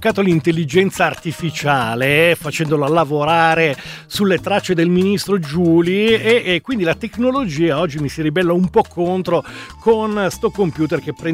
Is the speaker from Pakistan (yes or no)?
yes; Pakistan; Italian is a second language; now in Prato, Italy; ho 29 anni, sono pakistano.